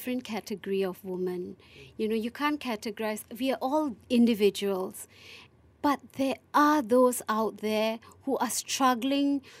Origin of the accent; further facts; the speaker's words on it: Kuala Lumpur, Malaysia; I put it in my bio that I'm from Kuala Lumpur, Malaysia.